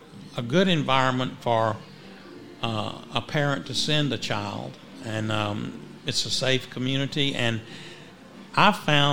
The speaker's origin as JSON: {"language": "English", "town": "Abbeville", "country": "United States", "tie": "born or raised there", "said": "And a lot of people in my town, my hometown, it was always a pleasure and a challenge, because in Abbeville, if you were doing something wrong"}